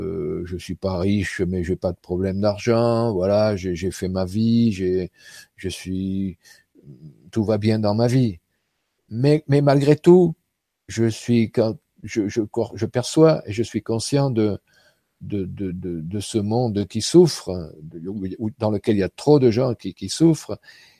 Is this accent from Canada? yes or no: no; France; born there; je suis européen parce que je suis né en France